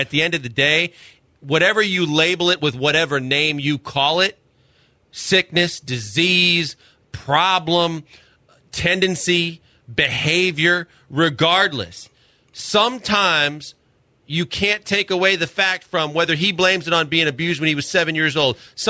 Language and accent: English; Chicago, Illinois, United States; also born or lived in Milwaukee; I grew up in the Midwest, Chicago, Milwaukee, and the deep dish pizza there, I say there's nothing like it.